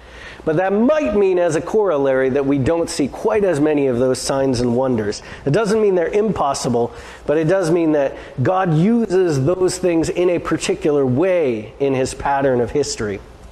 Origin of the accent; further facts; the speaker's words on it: Brazil; I grew up in Brazil in a Bible translation mission society